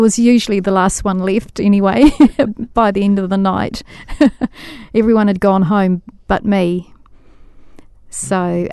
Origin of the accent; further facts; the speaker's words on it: Christchurch, Canterbury, New Zealand; also born or lived in Otorohanga; I grew up in Christchurch.